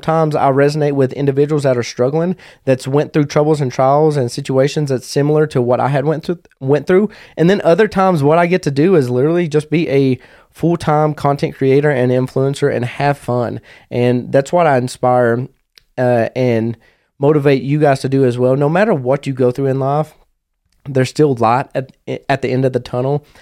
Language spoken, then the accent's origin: English; Kentucky, United States; where I will open it up to my hometown, Macquarie County, Kentucky, where it's directed towards the youth.